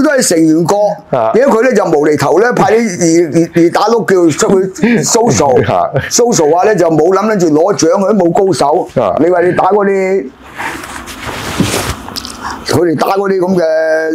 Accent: Hong Kong; 我香港人嚟噶嘛？

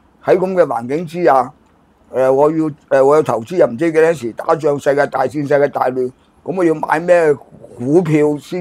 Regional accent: China; 我哋中國人有實力嘅

